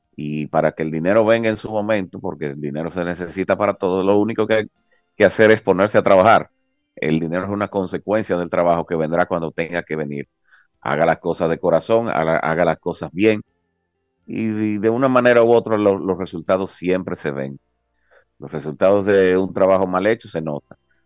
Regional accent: Dominican Republic; pues entonces como dominicanos eso haría y aceleraría aquello de que estamos mal administrados

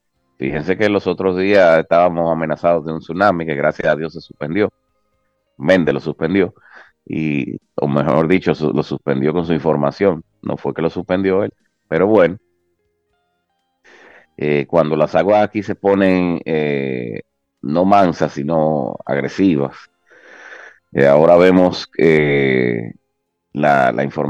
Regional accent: Dominican Republic; En las últimas noticias que nos atañen como ciudadanos dominicanos

